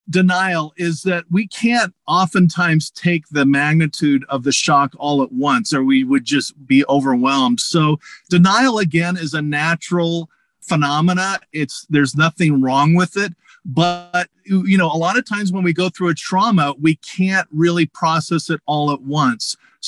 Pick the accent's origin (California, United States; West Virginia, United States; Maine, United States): California, United States; I am from Southern California